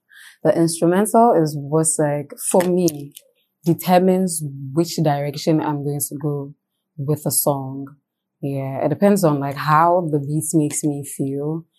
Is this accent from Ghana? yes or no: yes; Ghana; like, the most iconic representation of, like, female arts growing up in Ghana, yeah.